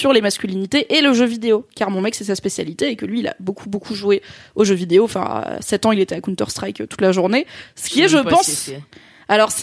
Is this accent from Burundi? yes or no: no; South-East, France; moi, j'aime bien les petites villes, notamment du sud-est, puisque c'est là où j'ai grandi.